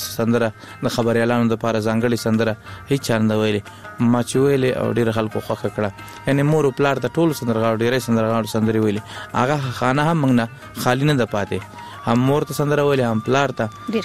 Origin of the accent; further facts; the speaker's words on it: Kunduz, Afghanistan; also born or lived in Laghman; اصلا د لغمان ولایت یو بیا تلی کندوز ته د ناقلونو په دوره کې